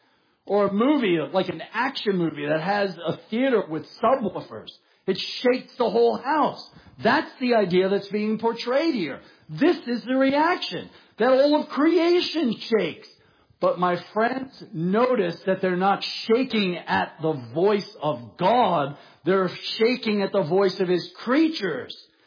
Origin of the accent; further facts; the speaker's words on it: New York City, New York, United States; And as weird as it sounds, I understood this growing up in New York City. I used to live on the 23rd floor.